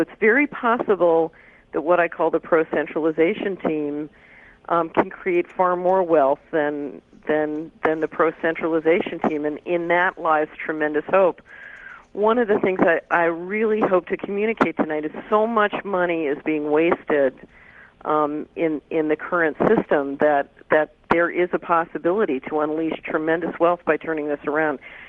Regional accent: Philadelphia, Pennsylvania, United States; also born or lived in New York; But I grew up in Philly. I went to the University of Pennsylvania, studied in Hong Kong, and then went to Wall Street.

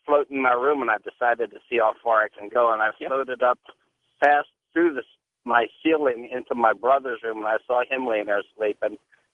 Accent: Pittsburgh, Pennsylvania, United States; I'm from Pittsburgh, so I saw Pittsburgh

